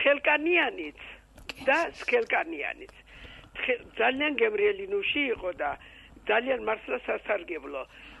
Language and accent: Georgian; Kardanakhi, Kakheti, Georgia; moved away as an adult; now in Tbilisi, Georgia; 19 წლამდე ცხოვრობდი კარდანახში. მე უკვე წამოსული ვარ თბილისში.